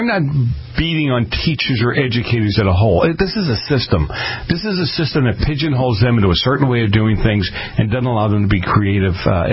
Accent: East Coast, United States; born or raised there; now in California, United States

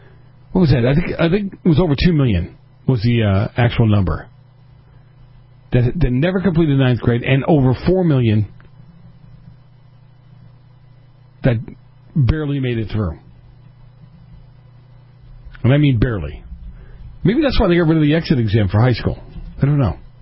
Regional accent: Massachusetts, United States; I'm from Massachusetts. I can get away with that.

